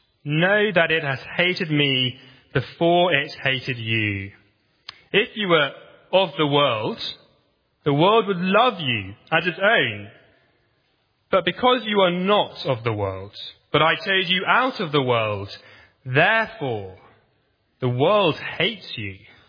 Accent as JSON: {"language": "English", "region": "England", "country": "United Kingdom", "lives_now": "United States", "said": "I'm one of the interns here. I'm not American, I'm English, as you can tell."}